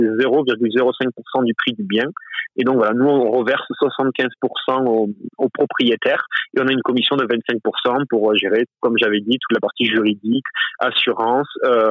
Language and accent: French; Toulouse, Occitanie, France; surtout le sud-ouest, comme je viens de Toulouse.